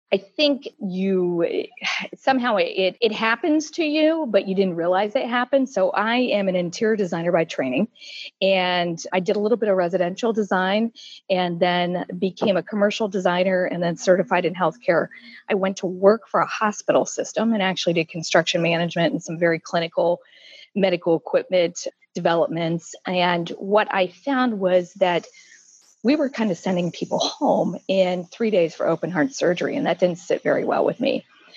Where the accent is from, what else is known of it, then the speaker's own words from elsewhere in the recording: Columbus, Ohio, United States; I happen to be in Columbus, Ohio today in my hometown.